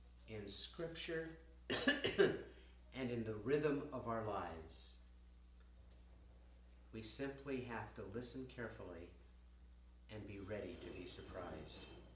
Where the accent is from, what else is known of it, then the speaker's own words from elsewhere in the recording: Spokane, Washington, United States; because I was raised in Spokane, Washington, where there is no ocean, obviously